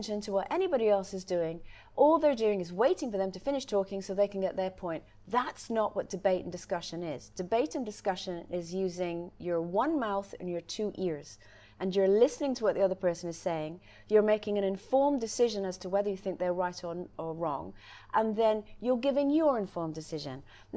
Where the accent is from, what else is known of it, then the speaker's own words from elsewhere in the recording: Trinidad & Tobago; also born or lived in Glasgow; I grew up in Trinidad and Tobago on a sugar plantation, which is not something that a girl from Glasgow normally does.